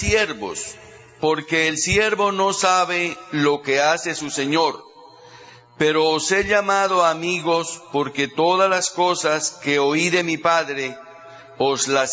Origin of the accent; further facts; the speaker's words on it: Bogotá, Colombia; Vengo de Bogotá, Colombia